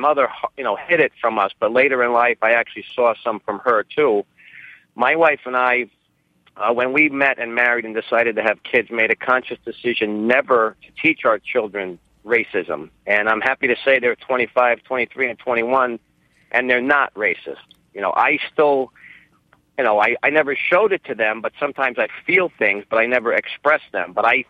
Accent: New York, United States; moved away as an adult; I'm 53. I'm originally from New York, lived there 23 years

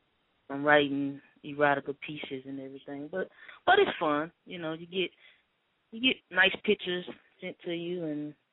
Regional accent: Dallas, Texas, United States; growing up in Dallas for me, it was you see the femme on femme or the stud in femme.

